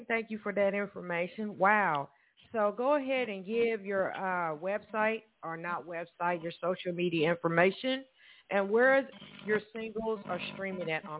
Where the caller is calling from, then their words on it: Evansville, Indiana, United States; Matter of fact, we're both calling from Evansville, Indiana.